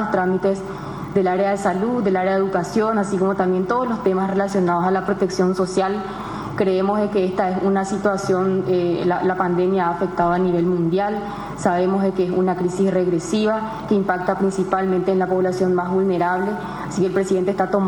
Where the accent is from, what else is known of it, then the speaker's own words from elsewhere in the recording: Paraguay; como paraguaya